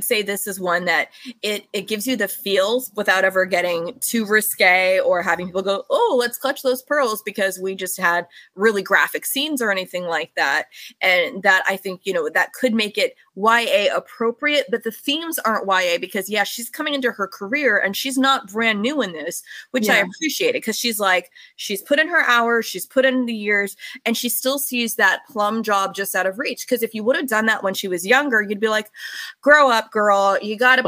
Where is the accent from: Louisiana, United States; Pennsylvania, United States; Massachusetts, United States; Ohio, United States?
Pennsylvania, United States; born there; And I wasn't even born here. I was born in Pennsylvania, but it creeped in over the years.